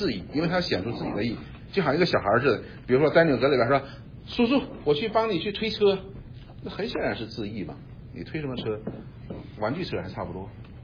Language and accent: Chinese; China; 我们中国人叫路遥知马力，对不对？